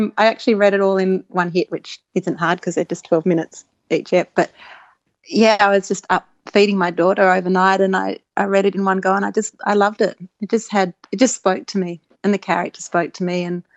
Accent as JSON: {"language": "English", "town": "Canberra", "region": "Australian Capital Territory", "country": "Australia", "tie": "born or raised there", "said": "I grew up in Canberra"}